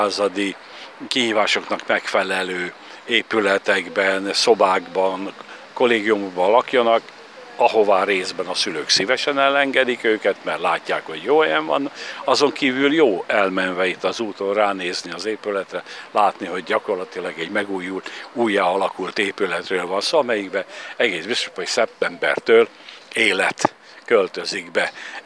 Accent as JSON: {"language": "Hungarian", "region": "Békés", "country": "Hungary", "tie": "born there", "said": "amikor Szűke Pátrián Békés megye szakmai képzéséről van szó, hiszen itt születtem, ebből a földből vétettem"}